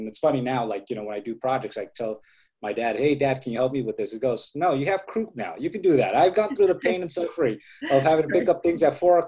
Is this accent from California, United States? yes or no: yes; Los Angeles, California, United States; also born or lived in Mexico; because I was born in Mexico and I was raised almost all my life here in Los Angeles.